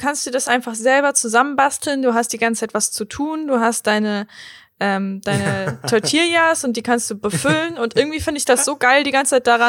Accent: Erding, Bavaria, Germany; weil wir waren in Erding. Da, wo ich aufgewachsen bin.

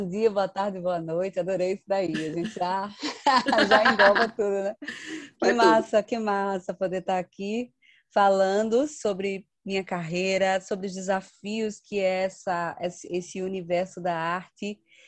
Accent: Paraíba, Brazil; Na minha terra, Paraíba, e obviamente é um disco que traz a minha nordestinidade do jeito que eu a enxergo

